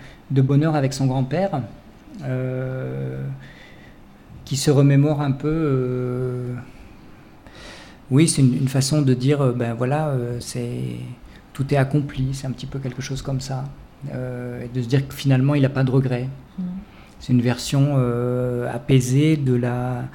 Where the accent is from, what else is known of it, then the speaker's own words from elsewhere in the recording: France; On est très sensible à ce qui se passe chez nous, en France